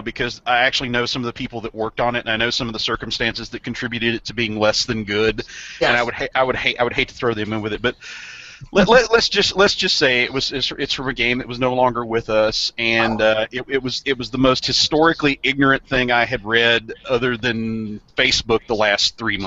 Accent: Scotland, United Kingdom; Scotsmen are mad. Scotsmen are mad. It's a fact. I'm Scottish.

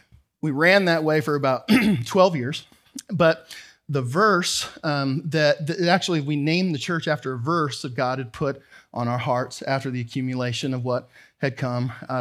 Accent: Canada; I'm Canadian.

